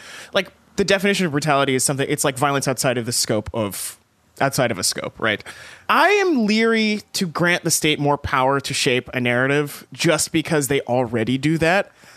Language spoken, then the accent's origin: English; Texas, United States; I grew up in East Texas, and I grew up, like, the thought that I might get shot getting pulled over was just a thing